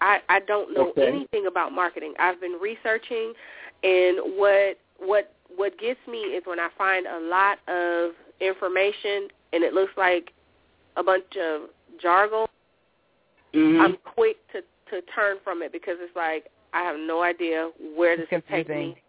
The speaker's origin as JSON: {"language": "English", "town": "Brunswick", "region": "Georgia", "country": "United States", "said": "I'm from Brunswick, Georgia."}